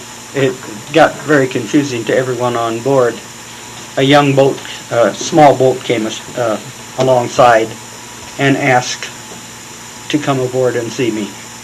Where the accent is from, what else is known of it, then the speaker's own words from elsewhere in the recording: Plattsmouth, Nebraska, United States; But he knew that someone from Plattsmouth, Nebraska was there.